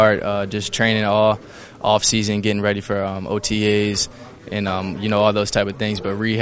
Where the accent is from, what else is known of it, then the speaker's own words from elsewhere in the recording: Texas, United States; I've been seeing it since I first got here as a Texan.